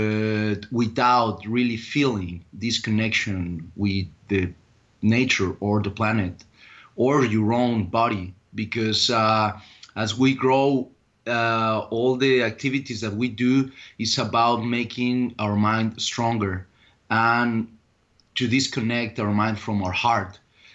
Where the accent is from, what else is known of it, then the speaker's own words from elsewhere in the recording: Ciudad Guzmán, Jalisco, Mexico; English is a second language; I was born in Ciudad Guzmán, Jalisco. That it's a small city, 1 hour and a half south of Guadalajara, Jalisco, in Mexico. The main activities in this village is farming and cattle.